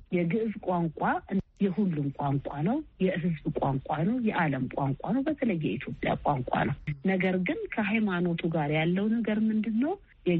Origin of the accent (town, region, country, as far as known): Addis Ababa, Ethiopia; born or raised there